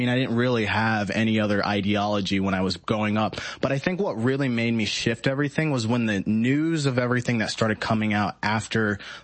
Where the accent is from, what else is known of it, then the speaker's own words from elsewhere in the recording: New England, United States; also born or lived in Connecticut / New York / Massachusetts; now in Texas, United States; I'm from New England. I'm a Connecticut. I'm a New York, Massachusetts guy.